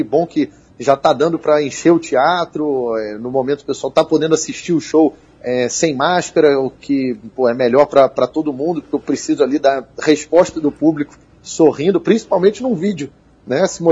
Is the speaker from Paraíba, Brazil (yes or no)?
no; Rio de Janeiro, Brazil; eu, embora seja do Rio de Janeiro, sou carioca, eu comecei minha carreira no stand-up aqui em Curitiba.